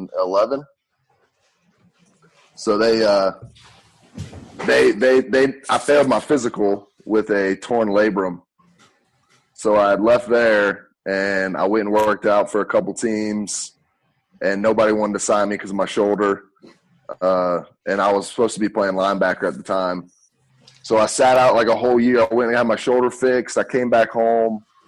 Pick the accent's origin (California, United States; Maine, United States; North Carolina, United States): North Carolina, United States; Hickory; Well, I came from North Carolina, Hickory, North Carolina.